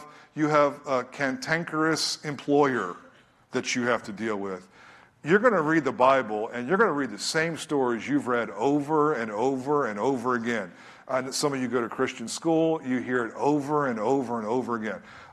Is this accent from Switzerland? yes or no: no; United States; In the Philippines, I'm such an American, was such an American.